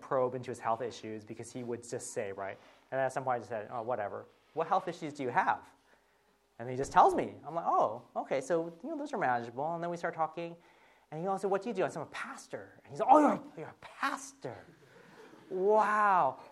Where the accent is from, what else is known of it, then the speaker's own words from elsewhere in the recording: United States; So I say, I'm from America.